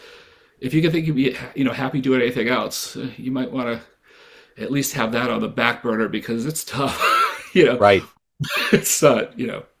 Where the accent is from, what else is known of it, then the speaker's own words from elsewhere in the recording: New Hampshire, United States; I grew up in New Hampshire